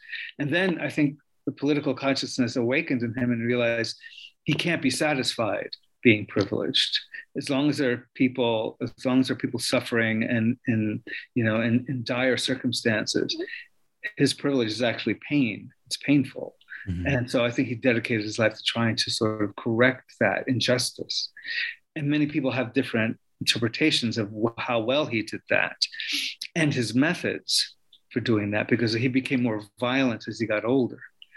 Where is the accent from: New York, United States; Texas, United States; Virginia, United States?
New York, United States; But as a young Puerto Rican, you know, growing up in New York, he was a hero, as was the Cuban Revolution